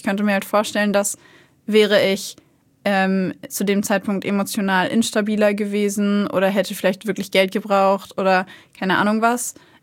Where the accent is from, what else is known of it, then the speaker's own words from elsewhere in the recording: Hanover, Lower Saxony, Germany; ich komme eigentlich aus Hannover, bin da aufgewachsen.